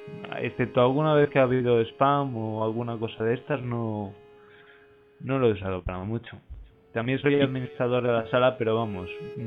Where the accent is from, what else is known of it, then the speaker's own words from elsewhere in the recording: Spain; yo la verdad es que soy de España, un estudiante